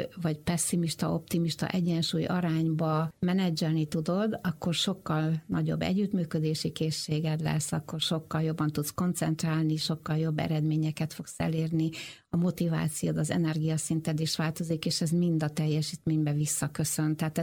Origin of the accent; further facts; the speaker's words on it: Pécs, Baranya, Hungary; és én egy pécsi lány vagyok, és egyértelmű volt egyke pécsi lány, hogy én nem fogok tudni elmenni Pécsről máshova tanulni